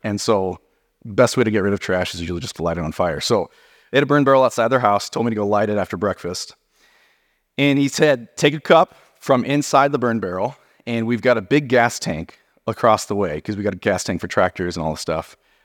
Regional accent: Wyoming, United States; also born or lived in San Diego; I was born in San Diego. So I was a kid who lived in San Diego until I was 9, and then I moved to Wyoming.

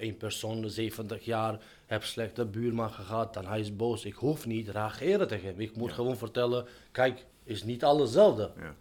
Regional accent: Kosovo; Dutch is a second language; now in Netherlands; Ja, maar ik kom uit Kosovo en ik ben... buitenlanders uit Kosovo, maar ik ben ook Nederlands.

